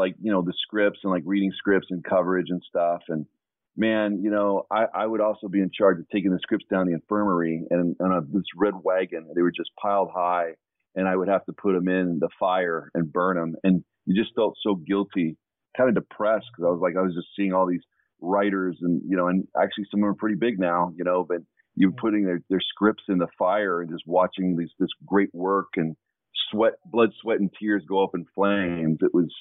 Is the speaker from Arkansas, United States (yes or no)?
no; Denver, Colorado, United States; So, Alex, I'm from Denver, Colorado, and I came out to SC Film School.